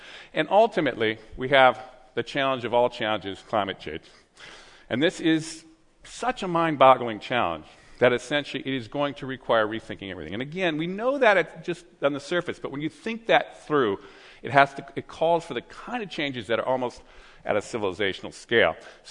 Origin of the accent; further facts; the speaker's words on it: Berkeley, California, United States; I come from Berkeley.